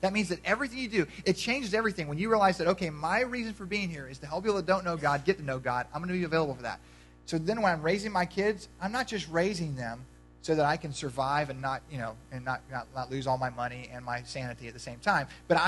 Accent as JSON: {"language": "English", "country": "United States", "said": "I think that's a great thing because I'm an American and we should do that."}